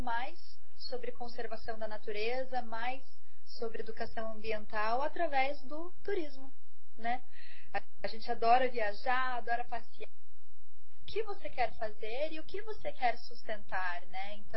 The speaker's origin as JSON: {"language": "Portuguese", "region": "Rondônia", "country": "Brazil", "tie": "born or raised there", "also_born_or_lived": "Curitiba", "said": "eu sou nascida em Curitiba, mas eu tive a oportunidade de me criar em Rondônia."}